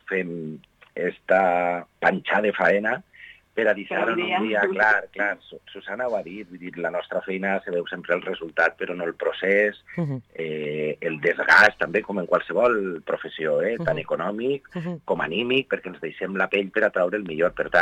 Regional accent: Vila-real, Valencian Community, Spain; jo soc de poble, a mi se m'ompli la boca dient que soc de Vila-real, que per més gran ciutat o xicoteta ciutat que som, no deixem de ser un poble amb les nostres virtuts i els nostres defectes

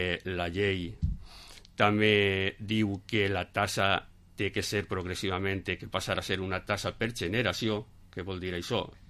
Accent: Borriol, Valencian Community, Spain; Així, per exemple, jo vinc de Borriol

